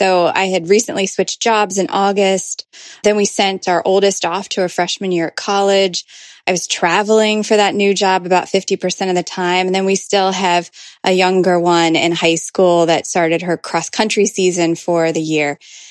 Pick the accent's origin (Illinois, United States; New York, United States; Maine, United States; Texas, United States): New York, United States; Brewster; from Brewster, New York, and I ran my fourth marathon this past October.